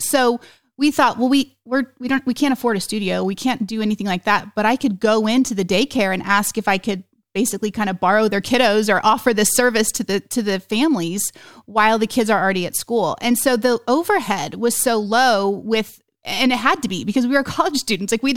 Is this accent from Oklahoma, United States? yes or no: yes; Oklahoma, United States; And we're from Oklahoma. And so college football is a big deal, right? In Oklahoma, Texas, this part of the country, it's a big deal.